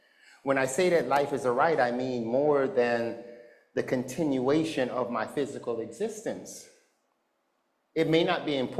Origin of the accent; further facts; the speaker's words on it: Los Angeles, California, United States; I grew up in South Central LA, and every corner had a liquor store.